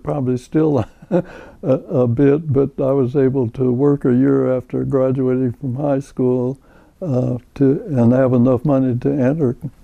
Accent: Illinois, United States; also born or lived in Cleveland, Ohio / Iowa; I was born in Cleveland, Ohio, but left there in third grade time, and my dad's work moved him to Illinois through my first year of high school, then had 2.5 wonderful high school years in Iowa, and then back to Illinois.

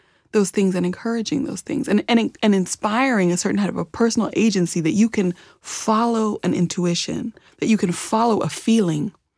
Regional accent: Champaign, Illinois, United States; You know, I grew up in East Central Illinois in a Midwest college town, you know, Champaign, Illinois, a university town.

